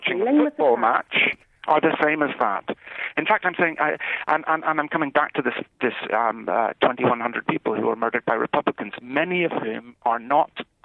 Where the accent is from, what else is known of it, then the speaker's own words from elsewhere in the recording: Northern Ireland, United Kingdom; I'm not English, by the way. I'm Northern Irish.